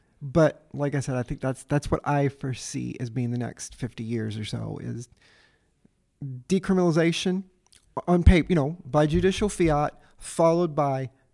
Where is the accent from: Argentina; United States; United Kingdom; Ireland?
United States; Louisiana; I grew up in the River Parishes.